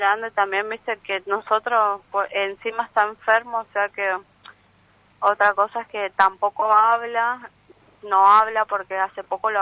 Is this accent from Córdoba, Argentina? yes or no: no; Posadas, Misiones, Argentina; Mira, yo soy de Posadas, pero las demás chicas son todas del interior, están solas acá